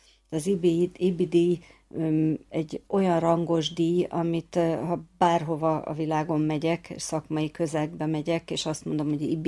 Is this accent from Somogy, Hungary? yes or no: no; Pécs, Baranya, Hungary; born there; moved away as an adult; now in Budapest, Hungary; Pécset születtem, aztán érettségi után Budapestre kerültem, és itt is ragadtam